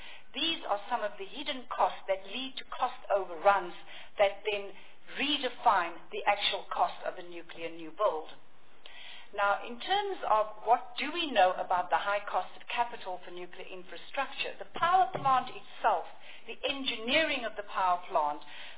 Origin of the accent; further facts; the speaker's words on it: Western Cape, South Africa; I grew up in the Western Cape between two power stations, one coal and one nuclear.